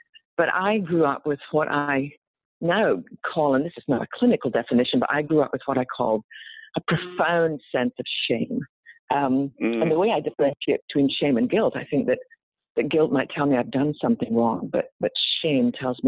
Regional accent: Scotland, United Kingdom; now in United States; people can probably tell a few words to any opening sentence that I didn't start in Texas. I'm from Scotland. I was born in Scotland.

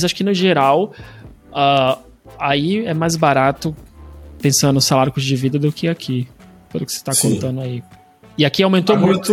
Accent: Brazil; sim, eu acho que em alguns países, assim, é bem legal, né, quando você é brasileiro. Até às vezes o sotaque em inglês o pessoal pega, o teu sotaque muito forte em inglês

